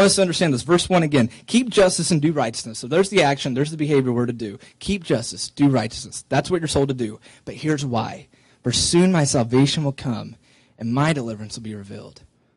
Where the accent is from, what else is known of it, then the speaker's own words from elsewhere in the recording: Oklahoma, United States; For me, I grew up in Oklahoma. I grew up in a church that was itty-itty-bitty.